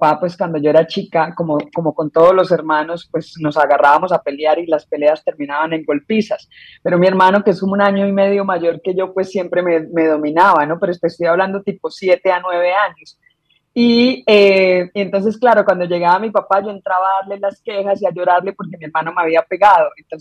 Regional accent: Colombia; moved away as an adult; Esta es la tercera vez que yo tengo que abandonar Colombia, la primera fue Ecuador, la segunda fue Argentina

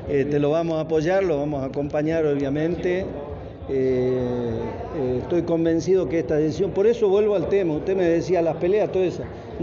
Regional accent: Argentina; como pueblo argentino

